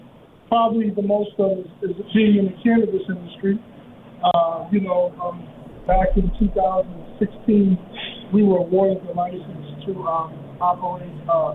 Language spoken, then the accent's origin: English; Las Vegas, Nevada, United States; also born or lived in Riverside; So I was born here in Las Vegas, Nevada, and I went back and forth between Riverside. I have family in Riverside, California. But mostly my childhood was in Las Vegas.